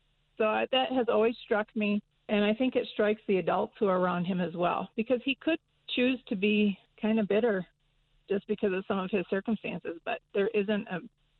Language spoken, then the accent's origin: English; Michigan, United States; I grew up in Michigan. Frank grew up out here. My husband grew up in Georgia.